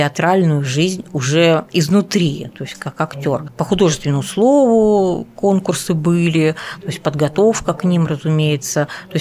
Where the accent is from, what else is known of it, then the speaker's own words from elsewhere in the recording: Krasnodar Krai, Russia; born there; also born or lived in Saint Petersburg; now in Moscow, Russia; Я вот родилась не в Москве, а довольно далеко, в Краснодарском крае. Не везде возможность была ходить в театр и посещать. Потом вот я и училась в Питере, в университете.